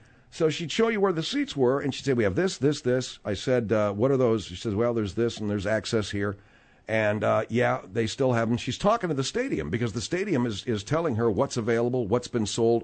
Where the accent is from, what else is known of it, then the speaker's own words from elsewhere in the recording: Arcadia, California, United States; That's, yeah, my hometown.